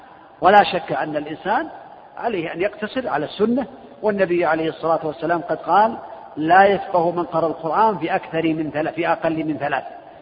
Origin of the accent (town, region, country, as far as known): Riyadh, Riyadh Province, Saudi Arabia